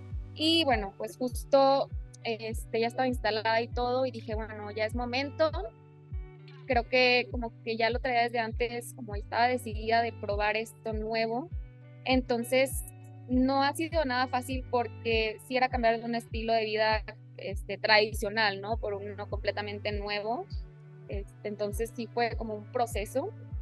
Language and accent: Spanish; Mexico; aún estando yo en mi país, yo era la única mexicana. De hecho, todos mis viajes, cuando convivo con gente, casi siempre soy la única mexicana.